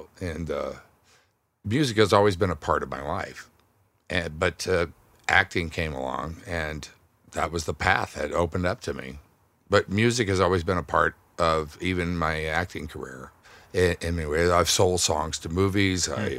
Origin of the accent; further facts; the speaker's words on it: Houston, Texas, United States; Well, I grew up in Texas, in Houston, which is very much Texas and kind of also Western Louisiana.